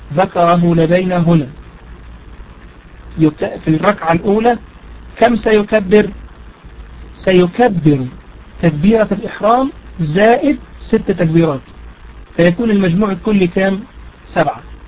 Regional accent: Egypt; هذا هو رأي الشافعي وهو مشهور عندنا في مصر.

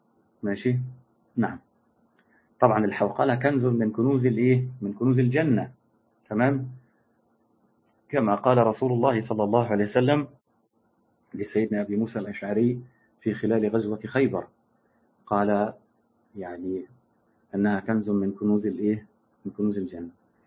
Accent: Egypt; يعني عندنا في مصر المعابد الفرعونية

